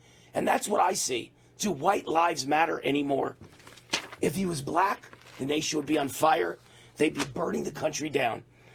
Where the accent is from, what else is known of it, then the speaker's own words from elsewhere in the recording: Las Vegas, Nevada, United States; I'm from Vegas, I'm sorry to say that, but all the weirdos on the national scene seem to be from Vegas.